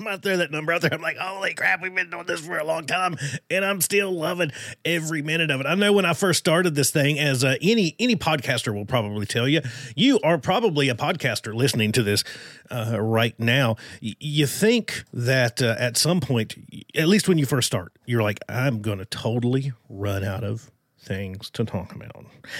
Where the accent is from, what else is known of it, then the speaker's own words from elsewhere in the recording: Appalachia, United States; And I'm a redneck from Appalachia.